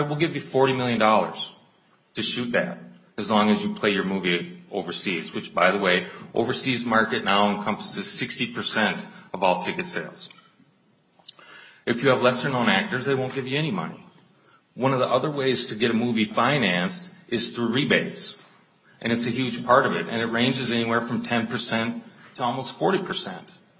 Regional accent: Minnesota, United States; For me, I'm a Minnesotan. I want to bring more industry to Minnesota.

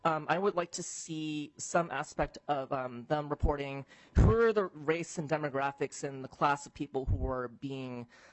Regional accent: San Francisco, California, United States; I'm from San Francisco originally.

